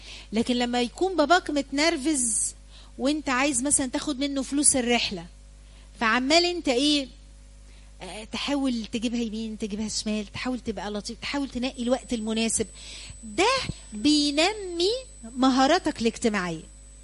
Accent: Egypt; طبعا القيادة عندنا في مصر عجب يعني.

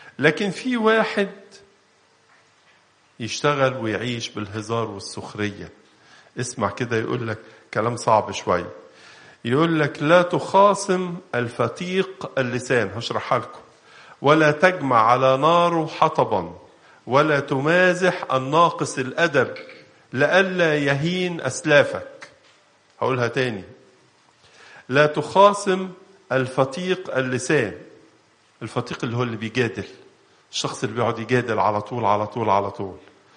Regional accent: Egypt; يمكن من التحديات اللي موجودة عندنا في مصر النهاردة الإشاعات الكتيرة اللي بتطلع

